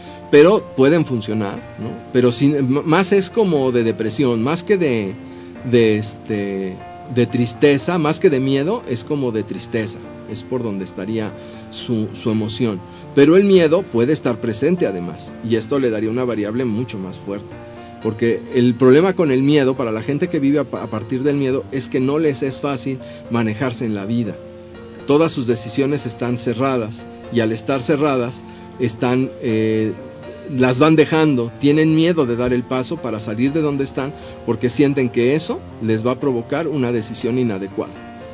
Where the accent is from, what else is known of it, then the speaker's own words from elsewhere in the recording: Mexico; Somos los abnegados mexicanos que aguantamos todo lo que nos pase.